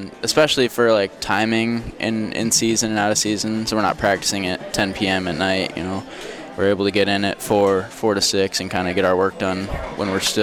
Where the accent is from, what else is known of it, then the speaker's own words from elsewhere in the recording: Colorado, United States; Yeah, so you heard I'm obviously from Colorado, so mm-hmm. quite the trip to get here.